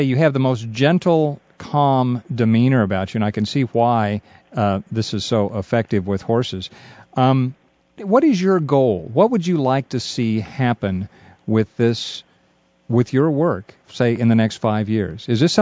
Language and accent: English; Wichita, Kansas, United States; And I said, well, I grew up in Wichita, Kansas.